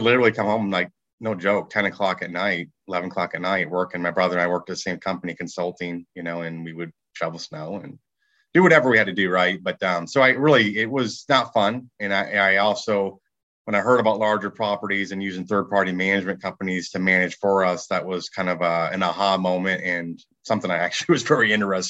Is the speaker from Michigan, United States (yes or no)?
yes; Michigan, United States; now in Dallas, United States; So I live in Dallas, Texas now. I grew up in Michigan, though, one of seven kids.